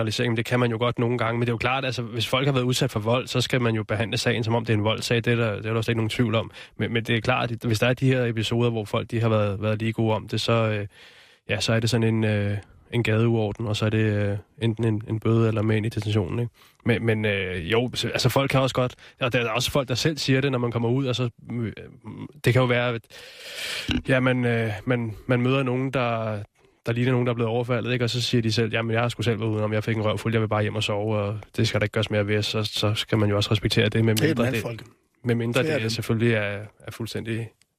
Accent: Capital Region of Denmark, Denmark; Jeg er fra Vestegnen.

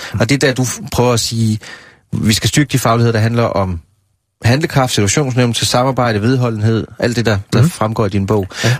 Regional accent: Jutland, Denmark; jeg er fra Jylland.

